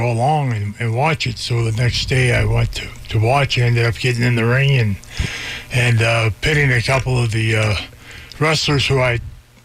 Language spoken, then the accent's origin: English; Minnesota, United States; Minnesota.